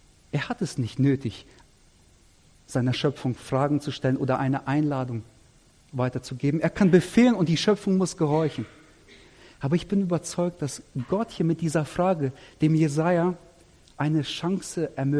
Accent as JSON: {"language": "German", "country": "Germany", "said": "es ist für mich als Deutscher schwer zu sagen, ob es für Israel gut ist, Sonntag frei zu haben oder nicht. Und außerdem, ich sage, ich bin kein Israeli und ich bin auch kein Jude."}